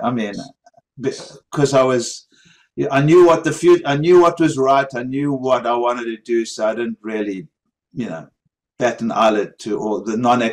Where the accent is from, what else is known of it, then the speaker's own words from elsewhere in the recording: South Africa; growing up in South Africa, during apartheid, and being, you know, came from a very political family that was against apartheid.